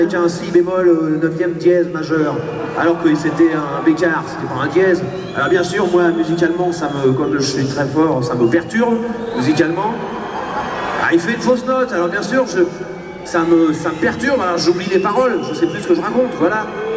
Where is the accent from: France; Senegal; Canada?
France; Paris, Île-de-France; ouais, je suis de Paris